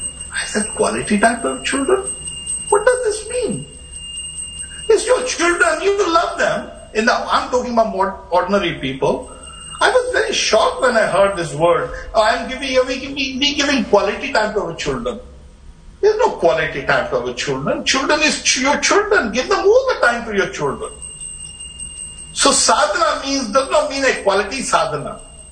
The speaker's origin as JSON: {"language": "English", "country": "India", "tie": "born or raised there", "lives_now": "England", "said": "When I was in India, I was born in India. And I brought up in India. And even living in England, I was never in England. I was always in India"}